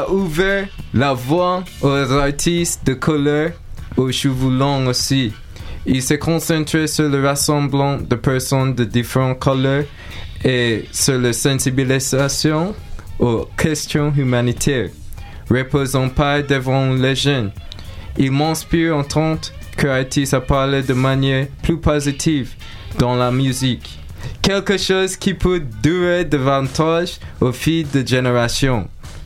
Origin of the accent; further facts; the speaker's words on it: Belize; French is a second language; also born or lived in Trinidad and Tobago; Je viens de Caraïbes. Je suis né à Trinité et Tobago et j'ai grandi au Belize.